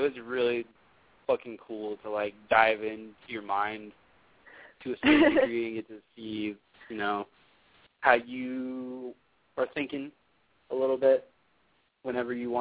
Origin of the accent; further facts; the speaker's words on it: Texas, United States; being growing up in Texas, it can be really easy to spot a Texan out of the room.